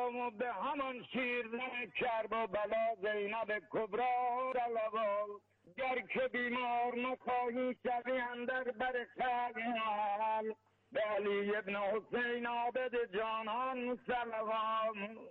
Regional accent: Qazvin, Iran; خدمت مردم عزیز و دوست داشتنی قزوین. ما تو شهر خودمون نذر میکنیم از آش سبزی و حلوا زرد و این چیزا

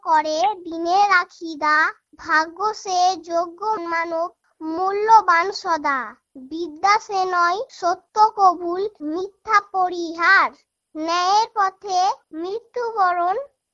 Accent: Mirpara, West Bengal, India; ভারতবর্ষের পশ্চিম বাংলায় ফুলবাড়িয়া থানা মিরপাড়া গ্রামে।

